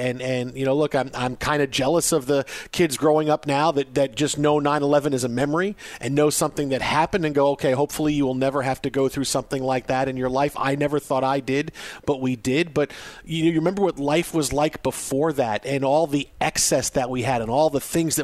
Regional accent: Staten Island, New York, United States; but I grew up on Staten Island

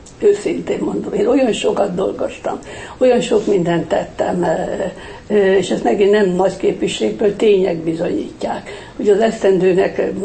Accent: Hungary; nekem nagyon fontos, hogy magyar vagyok. Én azt gondolom, hogy nem véletlen születtünk ide.

